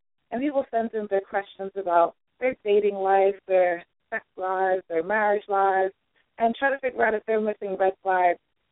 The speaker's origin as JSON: {"language": "English", "region": "New York", "country": "United States", "tie": "born or raised there", "also_born_or_lived": "Jamaica / New Jersey", "lives_now": "Washington DC area, United States", "said": "I am originally from Jamaica. I grew up between New York and New Jersey. I live in the DMV right now."}